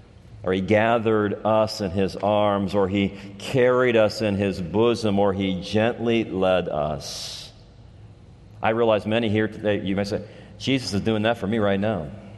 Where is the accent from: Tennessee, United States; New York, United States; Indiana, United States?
Indiana, United States; Gary; Now, I grew up in Gary.